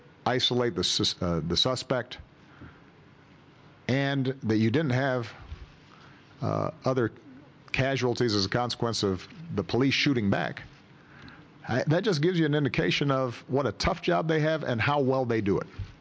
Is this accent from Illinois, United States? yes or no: yes; Chicago, Illinois, United States; born or raised there